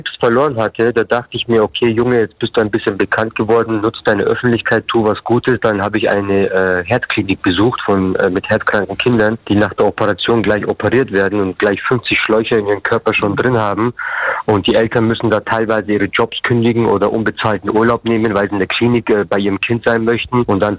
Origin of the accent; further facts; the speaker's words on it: Bavaria, Germany; Ich komme ja aus Bayern und Bayern ist ja so ein sehr schwieriges Bundesland, sage ich mal. Ich hatte einen Lehrer, der gesagt hat, aus dir Türken wird sowieso nichts.